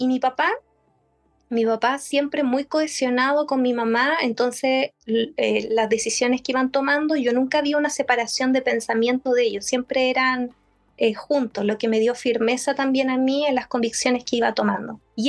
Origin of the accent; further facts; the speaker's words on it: Concepción, Biobío, Chile; Pero como soy de Concepción, y mis papás son también bien aprensivos y protectores, mi papá me dijo, no, tú no te vas a otra ciudad